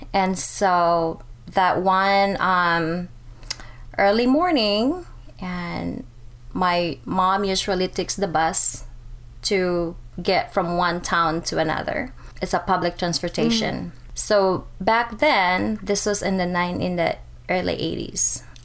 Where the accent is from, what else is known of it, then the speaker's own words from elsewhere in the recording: Davao City, Davao Region, Philippines; English is a second language; Growing up in the Philippines as a young child, we grew up really poor.